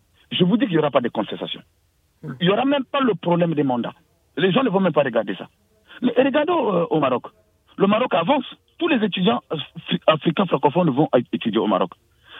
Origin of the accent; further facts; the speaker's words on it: Republic of the Congo; Parce que moi je voulais dire, je suis du Congo-Brazzaville